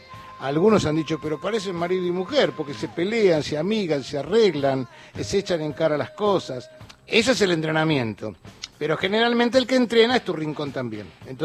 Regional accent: Argentina; cómo somos argentinos

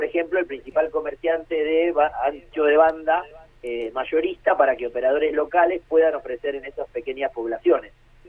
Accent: Tres Lomas, Buenos Aires Province, Argentina; en mi pueblo, en la provincia de Buenos Aires, que es Tres Lomas

